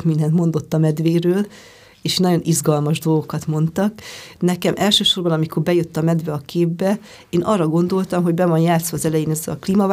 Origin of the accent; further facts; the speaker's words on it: Harghita, Romania; ott, ahol én felnőttem, Gyergyó meg Szováltak között